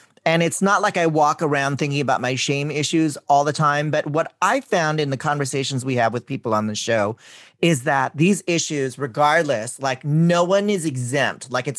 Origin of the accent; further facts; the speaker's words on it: Philippines; as a Filipino kid growing up in a very religious household